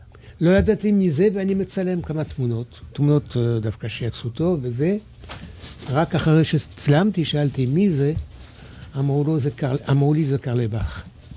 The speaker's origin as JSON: {"language": "Hebrew", "town": "Nice", "region": "Provence-Alpes-Côte d'Azur", "country": "France", "tie": "born or raised there", "moved": "as an adult", "lives_now": "Israel", "said": "אני נולדתי שמה, גדלתי שמה, עליתי לארץ בגיל 35."}